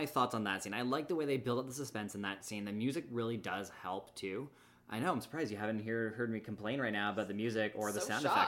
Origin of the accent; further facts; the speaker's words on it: Canada; Canadian by saying it's a pram? I don't know.